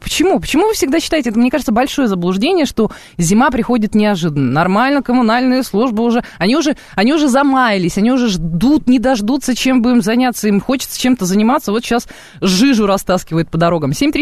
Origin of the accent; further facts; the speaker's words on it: Kurgan, Kurgan Oblast, Russia; Мы все уральские и зауральские, я же сама из Кургана.